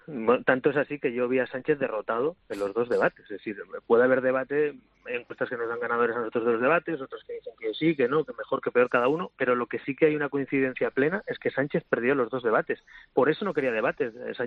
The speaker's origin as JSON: {"language": "Spanish", "region": "Catalonia", "country": "Spain", "said": "Y como catalán y español, quiero encabezar ese gobierno"}